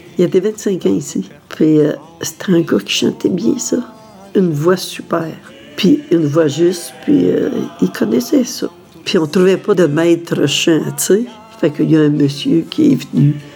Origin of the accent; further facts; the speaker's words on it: Cloutier, Quebec, Canada; also born or lived in Gentilly; Je suis née à Gentilly. Je suis arrivée à Cloutier